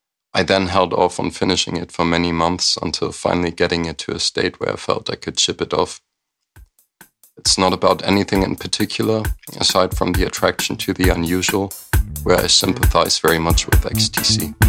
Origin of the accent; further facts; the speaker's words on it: Germany; from Germany.